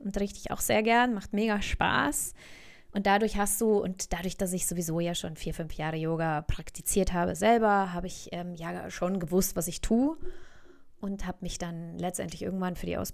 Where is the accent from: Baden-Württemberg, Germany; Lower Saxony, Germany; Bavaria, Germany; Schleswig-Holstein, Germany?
Bavaria, Germany; Munich; ich bin in Schwabing aufgewachsen, in der Hohenzollernstraße